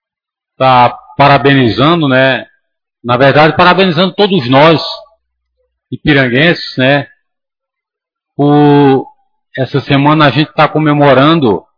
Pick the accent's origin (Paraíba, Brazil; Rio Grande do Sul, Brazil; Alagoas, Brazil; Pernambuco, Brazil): Paraíba, Brazil; eu que vim do estado da Paraíba.